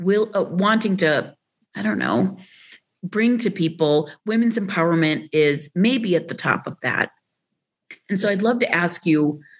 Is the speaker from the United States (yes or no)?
no; Lahore, Punjab, Pakistan; And I also wanted to say when I was growing up in Lahore, you know, you learn to, as a kid